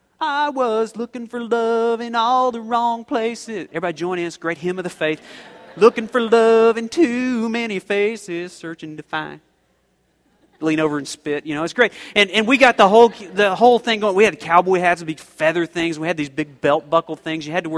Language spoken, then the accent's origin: English; Oklahoma, United States; Now, I grew up in Oklahoma, so the big thing in Oklahoma was country and western music.